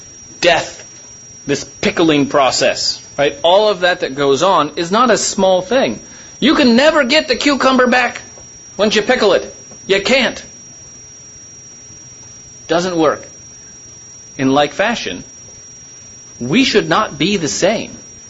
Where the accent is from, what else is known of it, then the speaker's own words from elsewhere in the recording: Ohio, United States; I think I've mentioned before, I grew up in Northeast Ohio